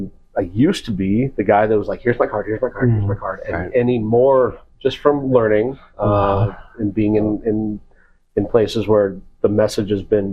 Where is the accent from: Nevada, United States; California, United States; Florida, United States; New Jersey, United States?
Nevada, United States; moved away as an adult; now in Las Vegas, United States; I'm from the North Shore, Tahoe, on the Nevada side.